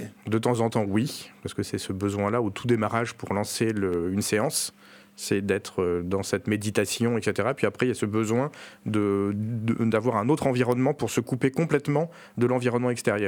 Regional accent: Chantilly, Hauts-de-France, France; moi je suis originaire de Chantilly.

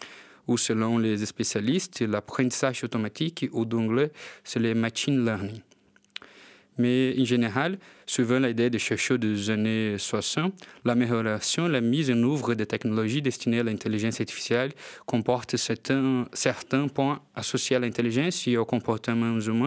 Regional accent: Brazil; je suis brésilien

